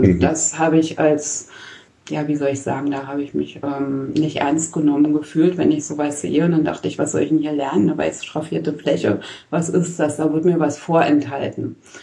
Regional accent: Berlin, Germany; ich bin in Mitte, also genau an der Grenze, Mitte Friedrichshain groß geworden. Ich bin Berlinerin und überzeugte Berlinerin.

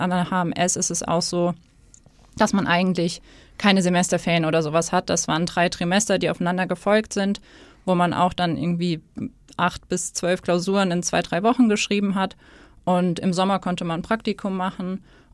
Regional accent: Hesse, Germany; now in Hamburg, Germany; ich komme aus Hessen, also 2 Stunden von Stuttgart, und dachte so, oh, jetzt nach Hamburg ziehen, weil ich auch eigentlich sehr heimatverbunden bin.

